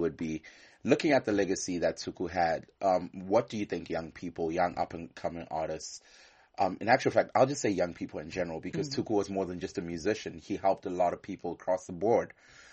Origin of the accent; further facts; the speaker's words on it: South Africa; I remember growing up, I grew up in South Africa